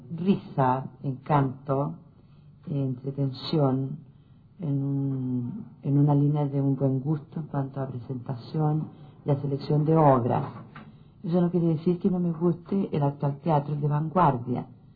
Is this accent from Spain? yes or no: no; Chile; uno que me llena de orgullo como chilena